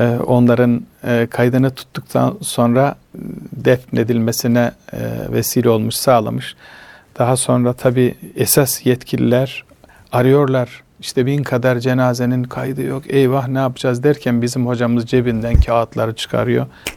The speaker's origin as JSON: {"language": "Turkish", "region": "Ordu", "country": "Turkey", "said": "Mesela ben Orduluyum."}